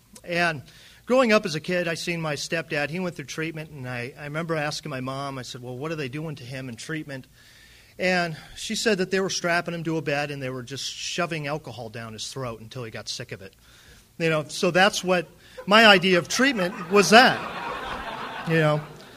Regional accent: Santa Barbara, California, United States; also born or lived in Vero Beach / Plentywood; because I was born in Vero Beach, Florida, and raised in Santa Barbara, California, and became a massive drunk in Plentywood, Montana.

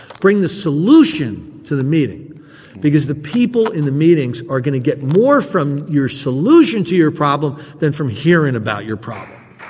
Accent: New Jersey, United States; I'm from New Jersey, and the Sopranos are big in New Jersey.

